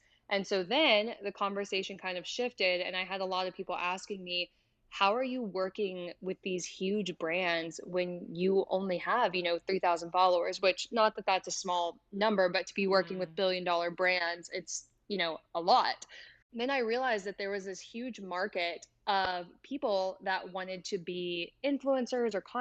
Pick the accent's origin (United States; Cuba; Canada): United States; Kentucky; I'm 22 years old. I'm from Kentucky originally, but now I loosely live in Arizona.